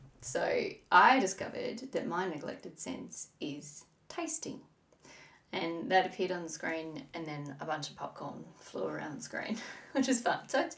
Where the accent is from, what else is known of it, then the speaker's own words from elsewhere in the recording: Tasmania, Australia; me growing up in Northwest Tasmania, where there was like, you know, we didn't have a lot of things.